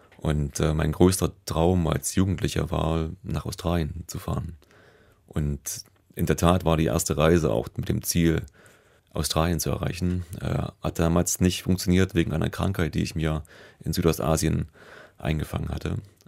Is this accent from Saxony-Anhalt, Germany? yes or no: yes; Halle, Saxony-Anhalt, Germany; Ich bin aufgewachsen in der Nähe von Halle, in der ehemaligen DDR. Und war 14, als die Mauer fiel.